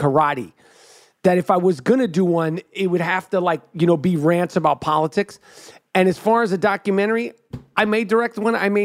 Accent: New York City, New York, United States; And growing up in New York City, you're raised to hate the Celtics.

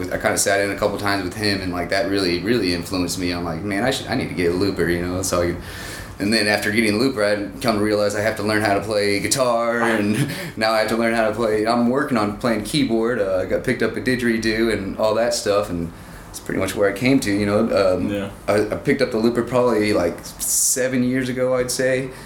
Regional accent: Kansas City, Missouri, United States; moved away as an adult; also born or lived in California; Actually, I was born in Kansas City. I was out there until I was like 20. I'm 32 now.

